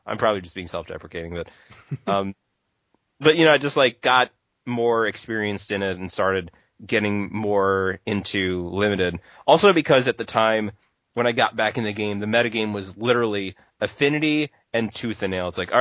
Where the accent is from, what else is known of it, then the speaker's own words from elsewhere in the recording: St. Louis, Missouri, United States; I'm from St. Louis, Missouri, so like Midwest.